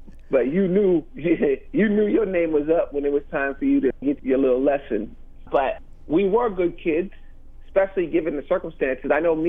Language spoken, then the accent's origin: English; New York, United States; Okay, well, I grew up in New York. In the 70s, we had some really cool children's programming back then